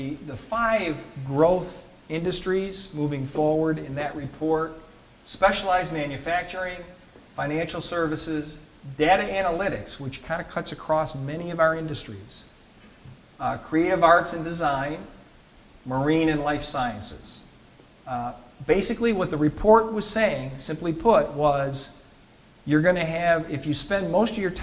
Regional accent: Durham, North Carolina, United States; As some of you know, I came from the Durham area, Raleigh-Durham, with the research park.

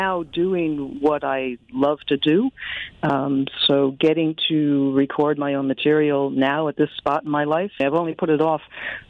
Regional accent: Rye, New York, United States; now in White Plains, United States; Born and raised in Rye, and I moved all of 6 miles, and I'm in White Plains now.

